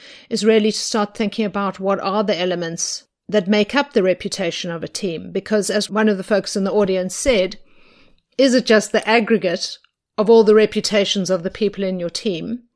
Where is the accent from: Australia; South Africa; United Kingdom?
South Africa; now in United States; growing up in South Africa, the terrible leaders that we had at the time